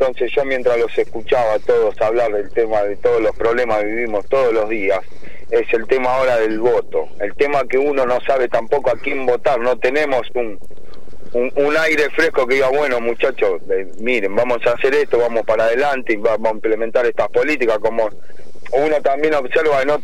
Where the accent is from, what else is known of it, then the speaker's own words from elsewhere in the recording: Argentina; los que quedamos como víctimas somos los pobres argentinos que nos levantamos todos los días temprano a tirar para adelante